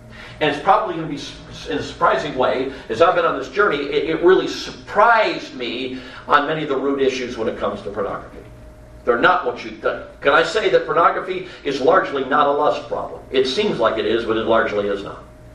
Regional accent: Chicago, Illinois, United States; I grew up in Chicago.

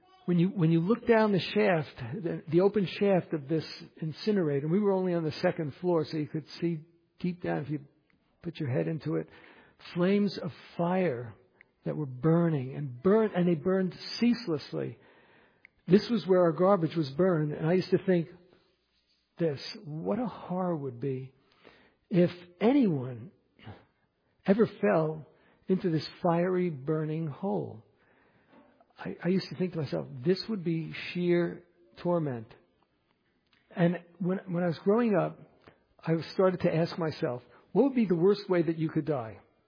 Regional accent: New York City, New York, United States; When I grew up in the Bronx, there was something that both fascinated me as well as terrified me.

